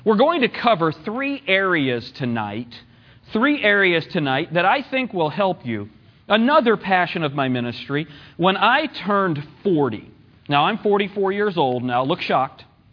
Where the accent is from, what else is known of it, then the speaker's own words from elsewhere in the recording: West Hartford, Connecticut, United States; I grew up in the Northeast. My dad planted churches in New York and Connecticut.